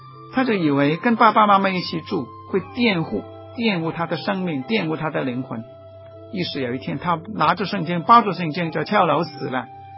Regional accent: China; 我是中国人，我可以欣赏美国人，欣赏印度人

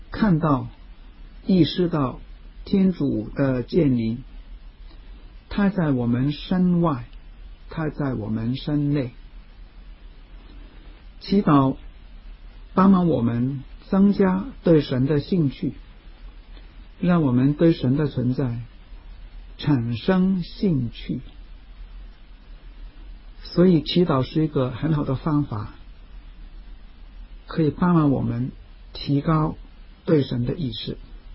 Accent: China; 我们中国人讲举头三尺有神明

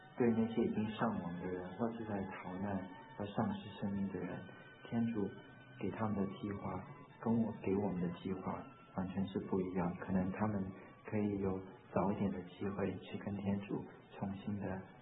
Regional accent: Vietnam; 我是1969年在越南出生，那也就是在越战的时代长大的。

